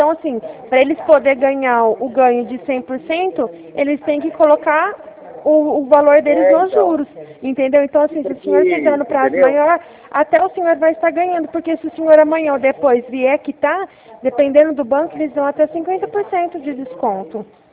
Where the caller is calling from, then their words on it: Ribeirão Preto, São Paulo, Brazil; Eu falo da cidade de Ribeirão Preto